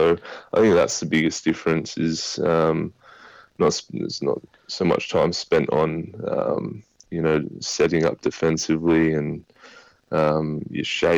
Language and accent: English; Australia; someone hears I'm Australian